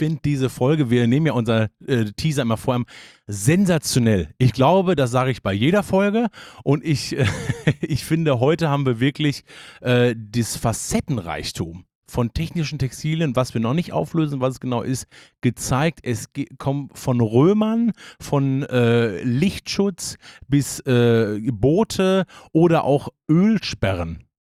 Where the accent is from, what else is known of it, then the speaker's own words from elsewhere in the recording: Hagen, North Rhine-Westphalia, Germany; born there; Und ich komme ja aus Hagen gebürtig